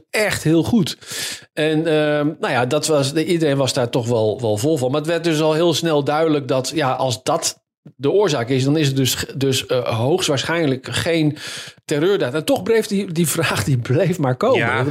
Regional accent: Holland, Netherlands; misschien ben ik als Hollander daar iets te nuchter over

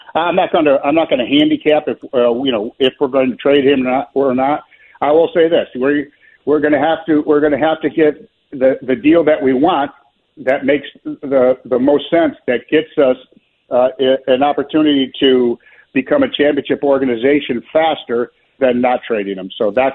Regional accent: Chicago, Illinois, United States; moved away

